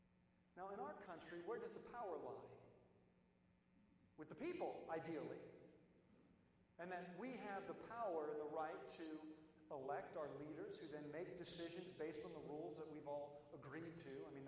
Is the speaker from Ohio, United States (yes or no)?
yes; Akron, Ohio, United States; born there; Now, I'm half British, so I'm an American citizen. I was born in Akron, don't worry. But my mom's from England, and she actually just became an American citizen week before last.